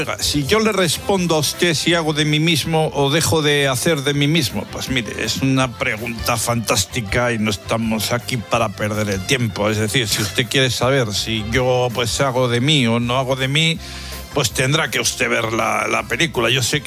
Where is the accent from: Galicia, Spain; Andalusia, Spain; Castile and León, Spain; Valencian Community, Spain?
Galicia, Spain; vamos a ver, yo soy gallego